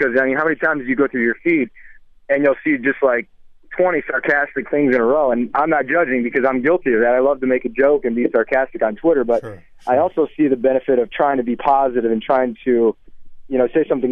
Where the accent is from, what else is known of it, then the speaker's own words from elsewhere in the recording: Florida, United States; also born or lived in Lansing, United States; I was born in Lansing, even though I was raised in Florida. I spent summers here, so I knew a lot of people